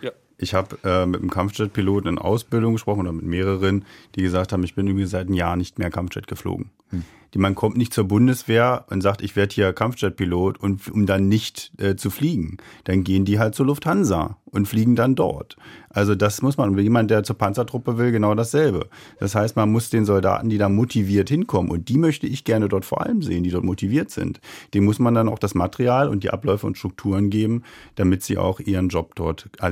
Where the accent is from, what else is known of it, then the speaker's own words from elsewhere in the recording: Stendal, Saxony-Anhalt, Germany; bei mir in meiner Heimatstadt Stendal.